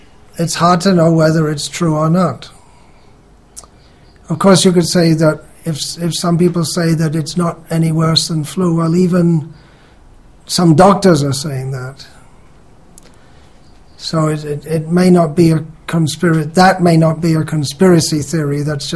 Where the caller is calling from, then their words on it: Salem, Tamil Nadu, India; I'm talking from Salem in Tamil Nadu.